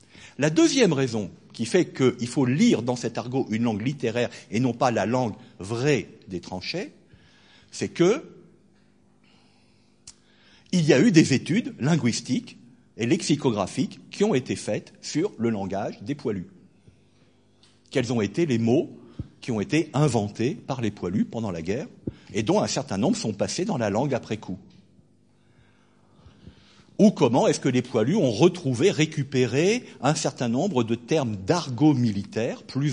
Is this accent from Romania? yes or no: no; Hauts-de-France, France; first language Picard (Ch'ti); je suis originaire du Pas-de-Calais et ma langue maternelle c'est le ch'ti, donc je peux vous en causer.